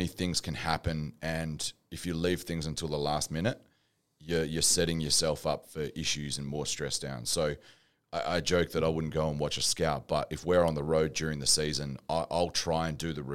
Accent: Perth, Western Australia, Australia; I'm from Perth.

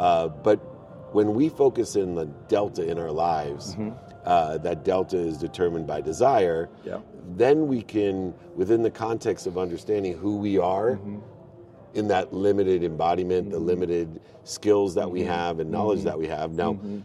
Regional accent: Akron, Ohio, United States; born there; And I was born in Akron, Ohio.

